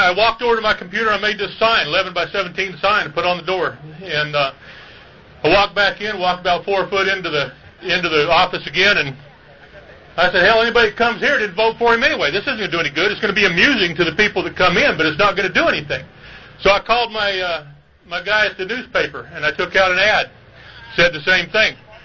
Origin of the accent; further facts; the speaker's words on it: Arizona, United States; I come from Arizona, a lot of things, and believe it or not, I live in Navajo County, Arizona